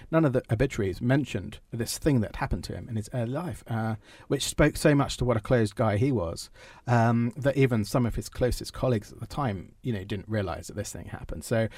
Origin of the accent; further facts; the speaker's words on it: United Kingdom; because it's a very American story, and I'm a Brit writing an American story.